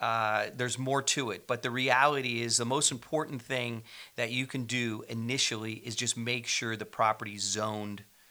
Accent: California, United States; As you get, you know, closer to a major metro, where we grew up in the San Francisco Peninsula, now we're starting to see like 2 and 3 story self-storage facilities starting to emerge.

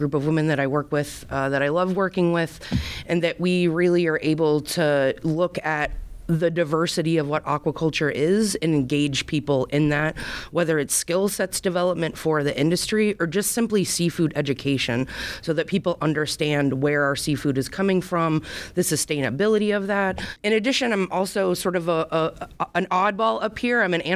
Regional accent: Appalachia, United States; I'm a first-generation student. I'm actually from Appalachia, and I'm a 4-H alumni that took my fish to the state fair.

